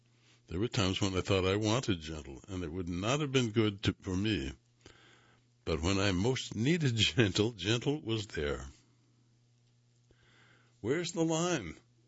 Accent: Trinidad & Tobago; I grew up in Trinidad, went to high school there, and to answer the question, I have to answer it within the context of my formative education, which was based off the English system

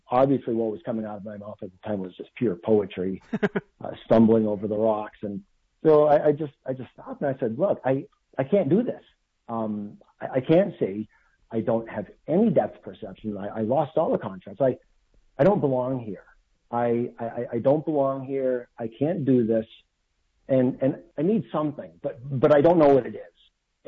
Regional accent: Worcester, Massachusetts, United States; But I was born and raised in Worcester, Massachusetts.

